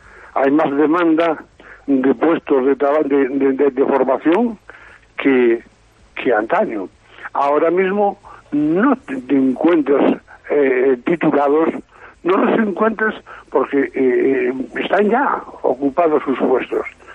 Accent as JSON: {"language": "Spanish", "region": "Galicia", "country": "Spain", "said": "nos vinimos a Burela, porque yo soy gallego y me tiraba la tierra."}